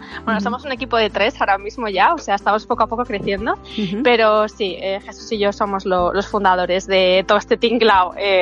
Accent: Madrid, Community of Madrid, Spain; Pues soy de Madrid

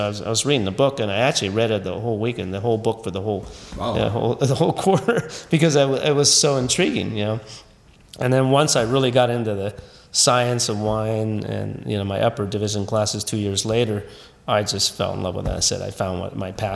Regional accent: California, United States; And again, I grew up here in Napa Valley and agriculture, so I knew a little bit about growing grapes and picking walnuts and prunes

